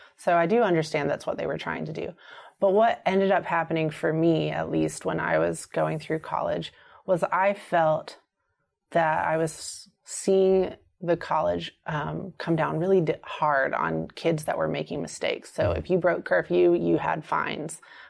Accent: the South, United States; so growing up in the South, you know that Catholics aren't really Christian.

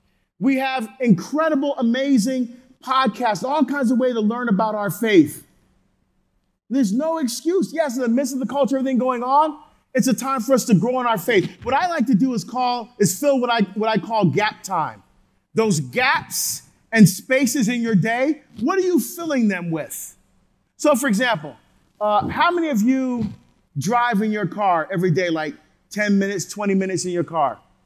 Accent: Barbados; born there

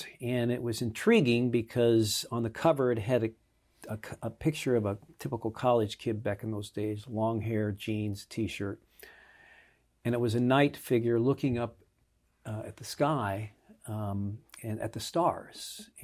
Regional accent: Overland Park, Kansas, United States; I grew up in the 60s and 70s, and kind of a typical kid of those years, in a suburb of Kansas City, Overland Park, Kansas.

